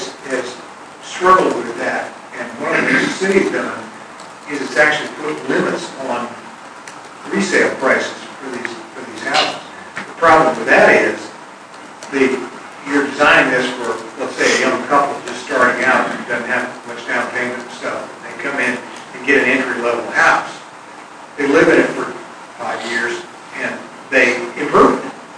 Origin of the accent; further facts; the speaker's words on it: Virginia, United States; I grew up in Fairfax County, and when Fairfax County, when I was a little kid... There were cows right in our backyard